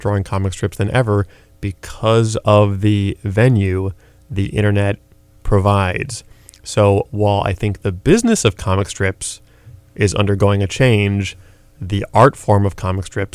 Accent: East Coast, United States; now in St. Paul, United States; I live in St. Paul, Minnesota, but I'm originally from the East Coast.

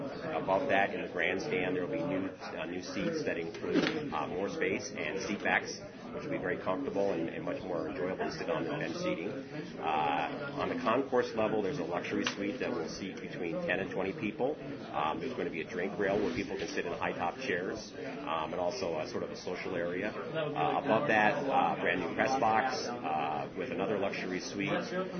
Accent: La Crosse, Wisconsin, United States; also born or lived in Oregon / California; I grew up in La Crosse area. Graduated from UWL in 1981. Went off to Oregon and then California, and spent 30 years in California. And I just moved back to Wisconsin in last summer.

